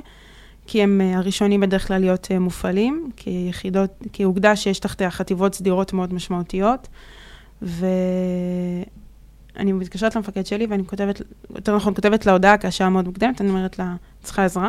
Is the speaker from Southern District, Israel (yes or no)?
yes; Ashdod, Southern District, Israel; now in Tel Aviv, Israel; אני אשדודית okay. במקור, אז ככה שהזקות זה נושא אצלנו שהוא יחסית רגיש